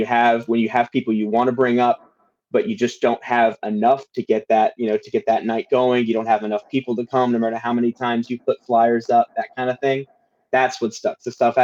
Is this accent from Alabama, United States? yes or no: no; Georgia, United States; now in Wisconsin, United States; like, you know, being a Wisconsinite now, having come from Georgia.